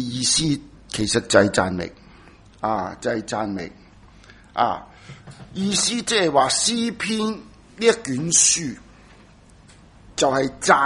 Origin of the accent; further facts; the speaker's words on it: Hong Kong; 所以咧，我哋中国人就真系要点啊？